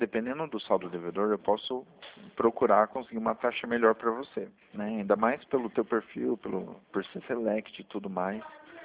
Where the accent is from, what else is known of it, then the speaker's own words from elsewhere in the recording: Maringá, Paraná, Brazil; Sou de Maringá, Paraná, Clauber.